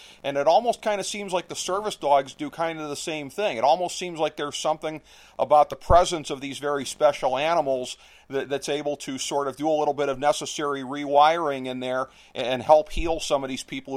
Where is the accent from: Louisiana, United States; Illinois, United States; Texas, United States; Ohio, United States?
Ohio, United States; Unfortunately, in my home state of Ohio, we are sort of the epicenter of this nationwide opioid epidemic.